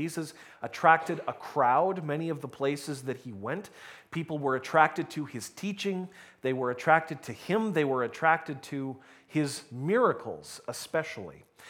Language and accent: English; St. Catharines, Ontario, Canada; west of St. Catharines, which is where we grew up, on a private farm just off to the side of this major highway